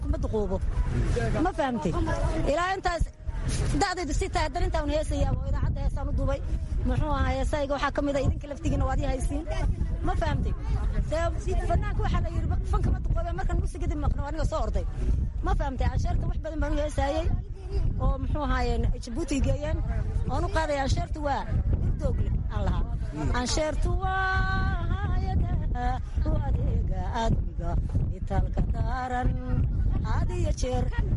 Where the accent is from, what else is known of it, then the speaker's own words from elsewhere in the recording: Mogadishu, Banadir, Somalia; now in Djibouti; maadaama aan nahay qaxootigii Soomaaliya Muqdisho aan ka soo qaxay fanaaniinta qaranka Soomaaliya aan ahay